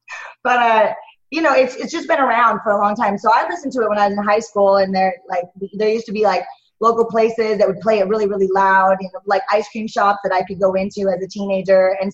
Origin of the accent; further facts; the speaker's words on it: Seattle, Washington, United States; Because I grew up in Seattle area, Carson grew up in Salt Lake.